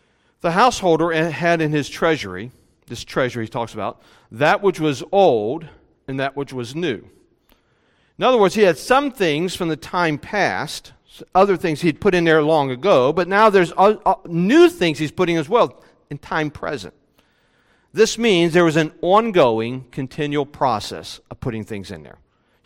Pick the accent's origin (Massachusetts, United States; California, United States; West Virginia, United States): West Virginia, United States; Now, again, I grew up in West Virginia.